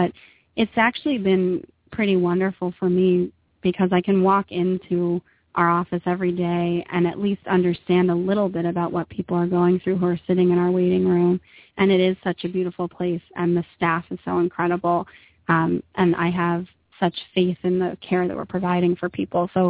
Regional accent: New York, United States; I'm from New York originally.

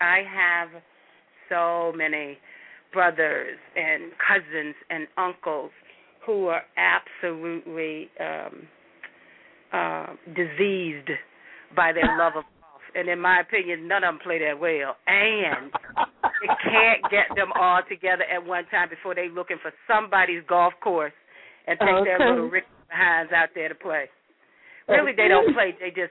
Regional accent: Rock Run, Virginia, United States; My hometown is in Rock Run, Virginia. So, yes, I am very much come from roots of a country girl with a Bay Area flavor.

